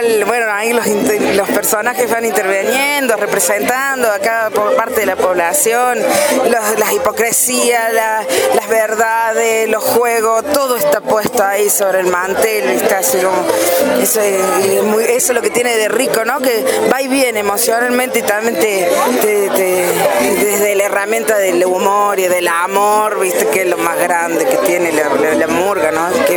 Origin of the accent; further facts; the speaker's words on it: Córdoba, Argentina; Somos del Valle de Punilla.